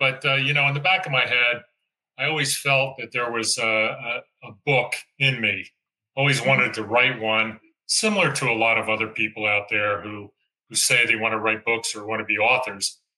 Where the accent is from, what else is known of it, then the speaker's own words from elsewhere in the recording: Easton, Pennsylvania, United States; Well, born and raised in Lehigh Valley, specifically in Easton, PA.